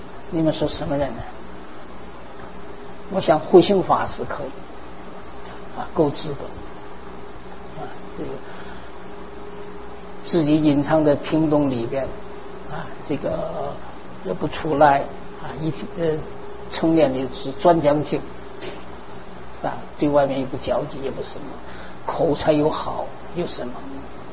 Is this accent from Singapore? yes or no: no; China; 我小的时候在大陆上